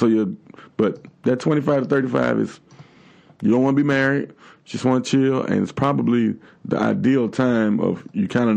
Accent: Tallahassee, Florida, United States; Hey, man, I'm from Tallahassee, Florida. It's a different kind of strength, man. Close to Georgia, we eat the red clay up there.

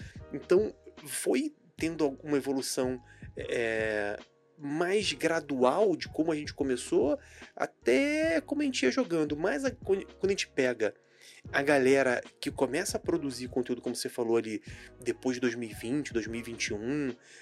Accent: Rio de Janeiro, Brazil; eu e o Bruce somos aqui do Rio de Janeiro

